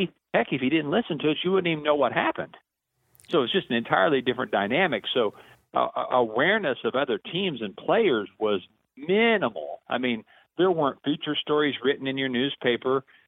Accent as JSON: {"language": "English", "region": "Missouri", "country": "United States", "tie": "born or raised there", "said": "in where I grew up in Northeast Missouri, I don't think anybody did local news at 6 o'clock on Saturday night."}